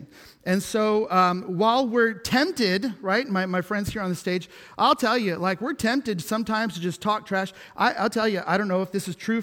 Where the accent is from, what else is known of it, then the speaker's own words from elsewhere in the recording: Columbus, Ohio, United States; now in Texas, United States; I moved here from Columbus, Ohio about 6.5 years ago, and one of my joys is when I, in Texas, get to meet someone who's also from Columbus or is also an Ohio State Buckeye fan.